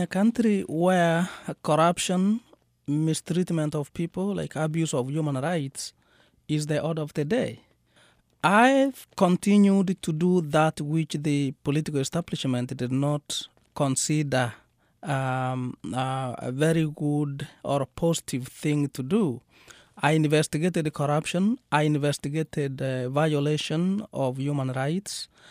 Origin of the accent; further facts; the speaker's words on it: Kisii, Kisii County, Kenya; I come from Kisii in western Kenya. Kisii is spelled as K-I-S-I-I.